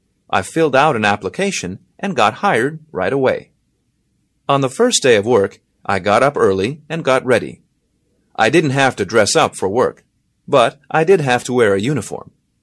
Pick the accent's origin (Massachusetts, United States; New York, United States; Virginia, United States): Massachusetts, United States; Boston; I said, "Yes, sir. I'm from Boston. I guess you could tell right away I was from the North because of the way I speak."